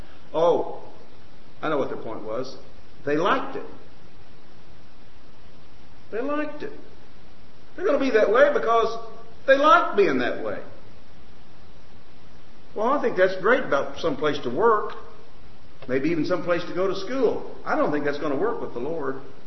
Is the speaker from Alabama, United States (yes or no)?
yes; Anniston, Alabama, United States; And I said, "No, I'm from Anniston, Oxford."